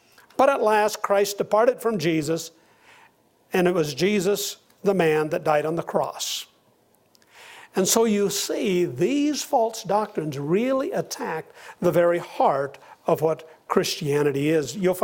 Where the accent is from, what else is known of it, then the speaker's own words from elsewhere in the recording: Nebraska, United States; Several years ago, the slogan for my home state was, Nebraska, the good life.